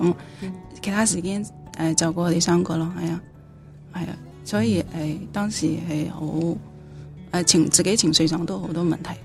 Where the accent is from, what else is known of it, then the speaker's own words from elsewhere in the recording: Jilin, China; moved away as an adult; now in Hong Kong; 我系西移民啦，我系来自中国内地嘅吉林